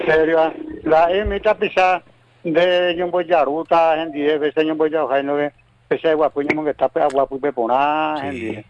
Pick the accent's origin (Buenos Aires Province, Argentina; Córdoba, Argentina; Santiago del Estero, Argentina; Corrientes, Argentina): Corrientes, Argentina; No, pero yo soy correntino, genial, vengo correntino.